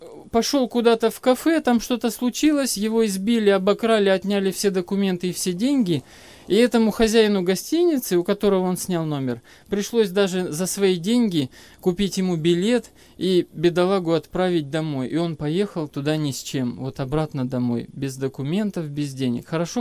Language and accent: Russian; Anapa, Krasnodar Krai, Russia; Мы приехали из Анапы.